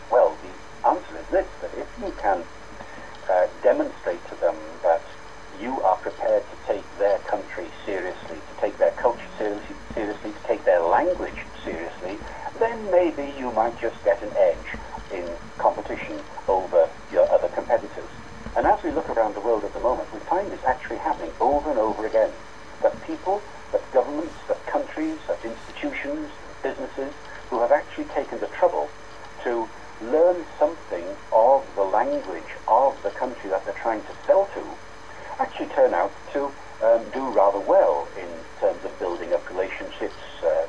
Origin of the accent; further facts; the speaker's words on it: Wales, United Kingdom; I come from a part of the world where this has happened. I come from Wales, and in Wales, Welsh was under a very strong threat from English for many decades.